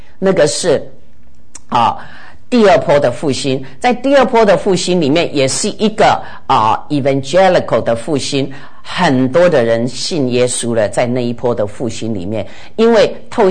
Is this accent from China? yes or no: yes; China; 因为我们中国人一天到晚就是龙的传人，龙袍夹身，龙椅各样，被那个龙的权势压得很厉害。